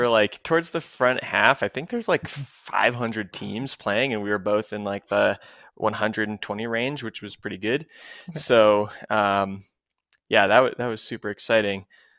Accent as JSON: {"language": "English", "country": "United States", "said": "And I mean, as an American, it's always fun to see our neighbors to the north do well"}